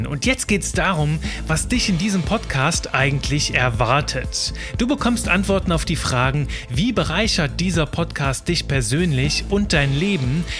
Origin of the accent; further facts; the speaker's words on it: Belgium; now in Cologne, Germany; Ich bin 32 Jahre alt und die Stimme hinter diesem Podcast. Ich bin Belgier und liebe ganz klischeemäßig Fritten, Schokolade und Bier. Und heute lebe ich im schönen Köln